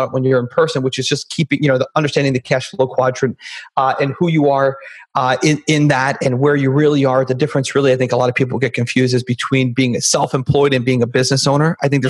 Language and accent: English; New York, United States; Bro, I'm from New York. I drive back and forth from Florida all the time.